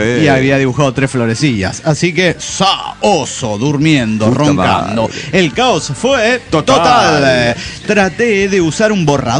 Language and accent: Spanish; Guadalajara, Jalisco, Mexico; de Guadalajara, Jalisco, México.